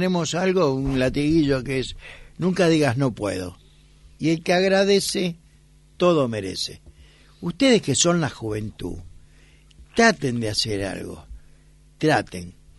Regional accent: Buenos Aires, Argentina; yo soy porteño a muerte. Amo mi ciudad, noctámbulo, cafetero, acá mi amigo escritor, así que imagínate, hago de todo y amiguero. Me conocen, bueno, tengo descendencia siria

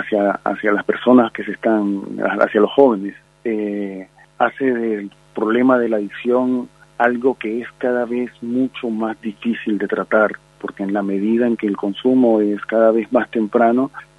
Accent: Santa Marta, Magdalena, Colombia; Sí, yo soy de Colombia, Santa Marta, Colombia.

